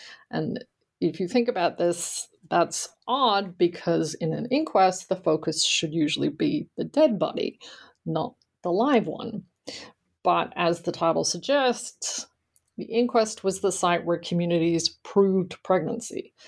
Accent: Australia; you have to understand that growing up in Australia at that point in time, I had done history classes at school, of course, but certainly not U.S. history.

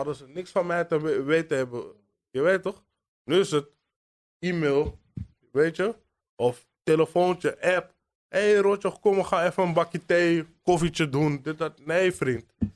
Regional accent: Amsterdam, North Holland, Netherlands; Dit is de Bijlmer. Ik kan er heel snel een 6 van maken. Dan weet je waar ik vandaan kom.

